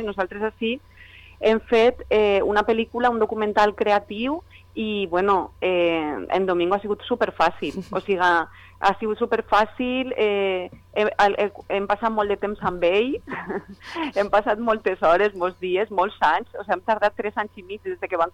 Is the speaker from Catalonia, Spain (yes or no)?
no; Albal, Valencian Community, Spain; jo no soc d'allà, jo soc d'Albal, d'un poble de l'Horta de València